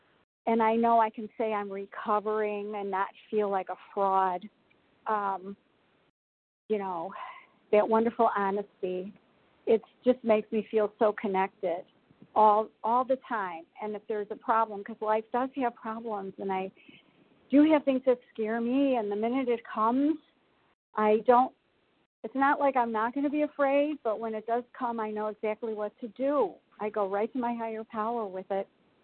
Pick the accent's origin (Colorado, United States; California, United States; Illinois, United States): Illinois, United States; Chicago; Oh, I forgot. Chicago area.